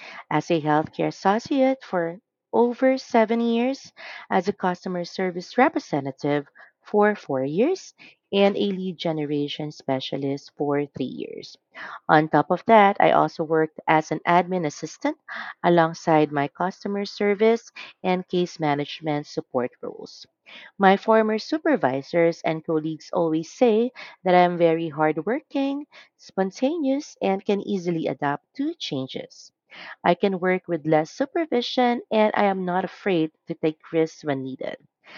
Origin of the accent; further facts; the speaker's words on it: Rosario, Calabarzon, Philippines; I'm from Rosario, Cavite, here in the Philippines.